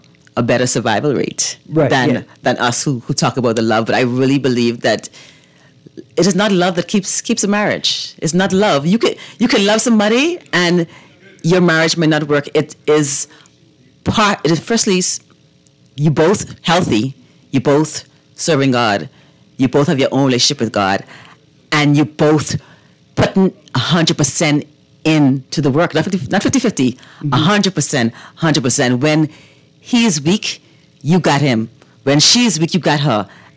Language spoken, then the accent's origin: English; Bahamas; So we grew up in the Bahamas, right? Mm-hmm. We're a Christian nation. We've been to church.